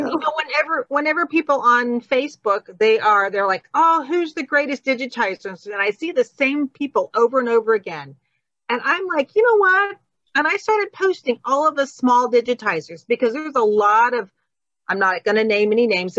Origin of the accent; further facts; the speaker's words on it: Northern US, United States; I mean, I'm a Yankee. I'm from the North.